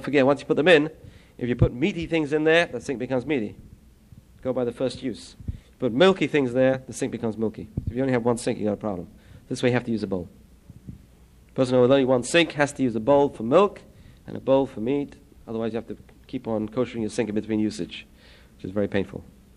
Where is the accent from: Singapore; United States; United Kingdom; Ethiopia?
United Kingdom; England; I come from England